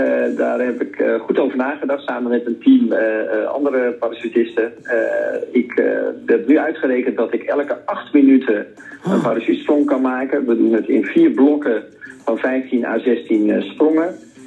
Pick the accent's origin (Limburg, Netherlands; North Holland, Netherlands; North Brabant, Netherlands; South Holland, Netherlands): North Holland, Netherlands; Loosdrecht; Ik kom uit Loosdrecht, dus ik zag het altijd bij Vliegveld Hilversum.